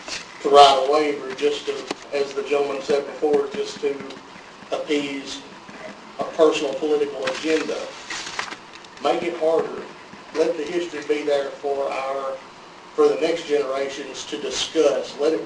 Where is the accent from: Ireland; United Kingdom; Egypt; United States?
United States; Tennessee; I'm from Port Ova, Tennessee.